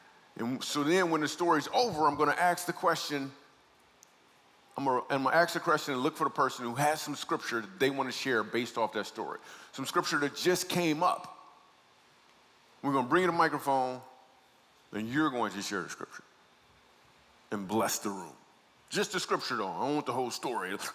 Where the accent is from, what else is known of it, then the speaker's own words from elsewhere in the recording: Michigan, United States; So I grew up in Michigan, and I started doing comedy in Michigan